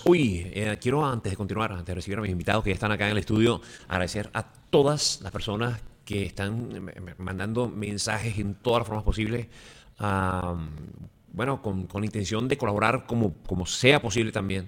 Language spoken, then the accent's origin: Spanish; Caracas, Capital District, Venezuela; now in Miami, United States; yo soy caraqueño y para mí el Ávila marca necesariamente mi energía.